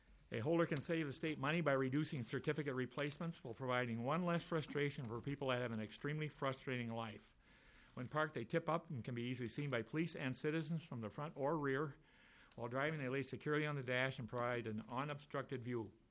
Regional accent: Rogers, United States; from Rogers. My son and I have a small inventing company.

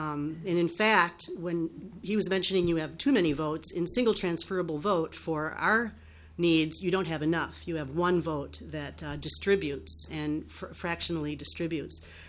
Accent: Hopkins, Minnesota, United States; I am from Hopkins.

